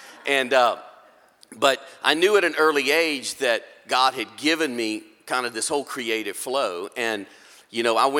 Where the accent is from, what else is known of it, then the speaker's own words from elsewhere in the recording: Louisiana, United States; Well, I'm born and raised in South Louisiana, and, you know, Louisiana's known for a lot of colorful things.